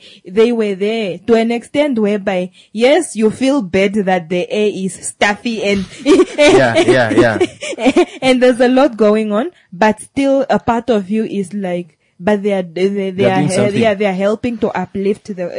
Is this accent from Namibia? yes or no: yes; Tsumeb, Oshikoto, Namibia; Let's say, for example, I grew up in Tsumeb.